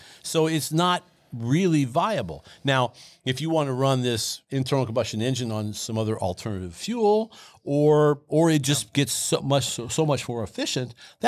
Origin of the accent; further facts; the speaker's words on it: California, United States; The crazy guy from California.